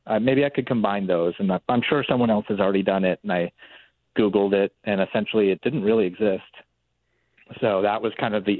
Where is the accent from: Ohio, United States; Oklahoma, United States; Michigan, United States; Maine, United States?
Maine, United States; also born or lived in New York City; So I'm from Maine, but I was living down in New York City for a long time and really missing Maine.